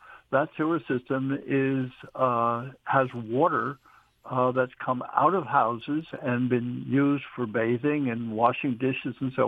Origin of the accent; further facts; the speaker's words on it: New York City, New York, United States; I grew up in Manhattan, and so there was no place for a car in New York, and it was all buses and subways and things like that.